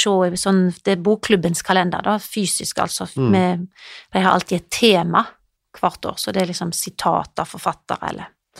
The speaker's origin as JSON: {"language": "Norwegian", "town": "Jondal", "region": "Vestland", "country": "Norway", "moved": "yes", "lives_now": "Denmark", "said": "Ja, det er der jeg kommer fra."}